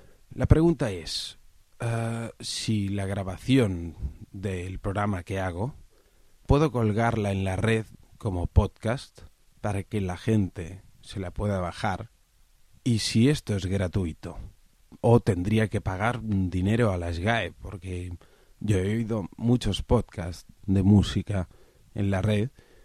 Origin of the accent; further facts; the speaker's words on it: Barcelona, Catalonia, Spain; soy de Barcelona y quería hacerte una pregunta para tu podcast